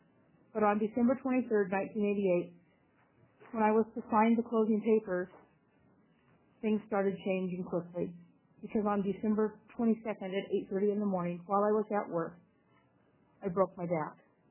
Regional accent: Long Beach, Washington, United States; also born or lived in Portland; And I feel very lucky because as a child growing up in Portland and Long Beach, Washington, I was given the best of everything.

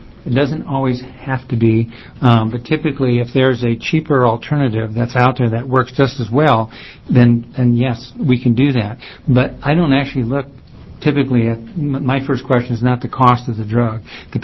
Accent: Salem, Oregon, United States; I'm a pediatrician from Salem.

